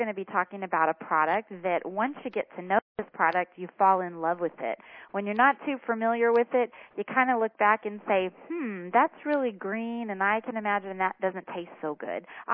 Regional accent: Texas, United States; and I'm from Texas, and I'm from home cooking and desserts at every meal

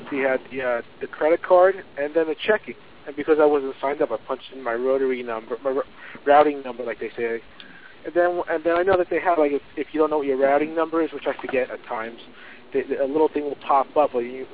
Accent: New Jersey, United States; Yeah, I'm from New Jersey. I'm from New Jersey.

